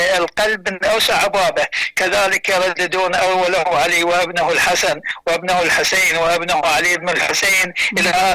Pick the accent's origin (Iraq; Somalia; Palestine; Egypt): Iraq; Kut, Wasit; من العراق الكوت، مدينة الكوت.